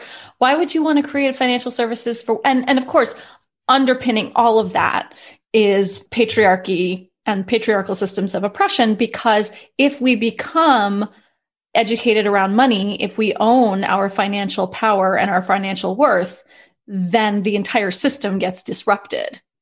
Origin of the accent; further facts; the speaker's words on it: New York City, New York, United States; I grew up in New York City where the idea, the myth of wealth, like the most wealthy person in New York City when I was growing up was Donald Trump.